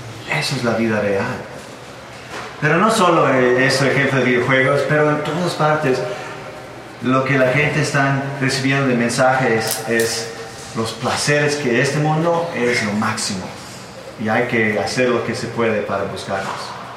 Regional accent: Denmark; Spanish is a second language; De hecho, en Dinamarca, en mi país, casi no se maneja en efectivo más.

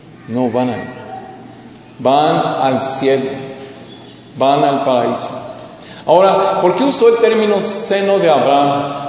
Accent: Mexico; como mexicanos a veces nos identificamos más con Hidalgo.

